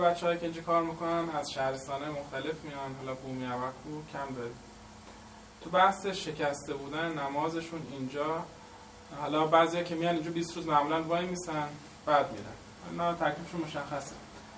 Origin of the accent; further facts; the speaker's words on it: Shiraz, Fars, Iran; حالا من خودم شیرازی هم، شیراز نمازم کامله چون بالاخره وطنم هست